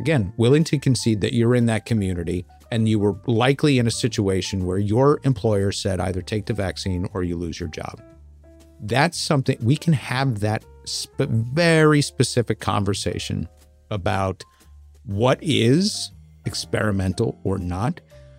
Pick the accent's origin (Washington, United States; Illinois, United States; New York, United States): New York, United States; I want, as a New Yorker, to give him as much support as possible